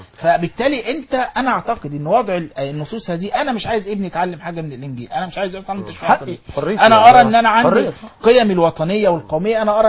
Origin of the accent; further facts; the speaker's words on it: Egypt; انا كمصري